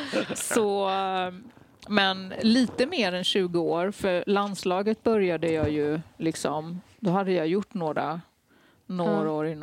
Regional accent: Värnamo, Jönköping County, Sweden; Smålänning. Född och uppvuxen i Värnamo.

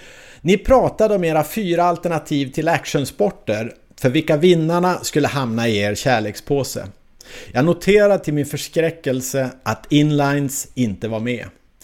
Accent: Stockholm County, Sweden; Och sedan den dagen var jag ensam varg i min hemort utanför Stockholm.

